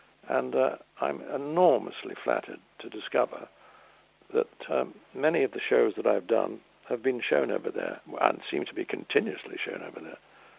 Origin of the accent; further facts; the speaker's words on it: England, United Kingdom; because I'm English and watch gangster pictures